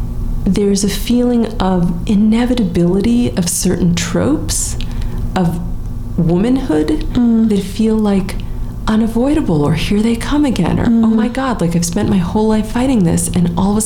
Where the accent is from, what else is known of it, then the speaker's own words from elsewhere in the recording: California, United States; I grew up in Southern California. I fought these when I was a young person.